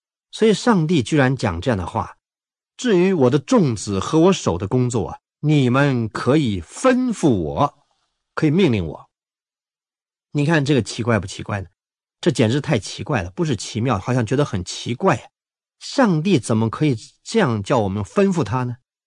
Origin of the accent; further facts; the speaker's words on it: China; 我们中国人比较客气了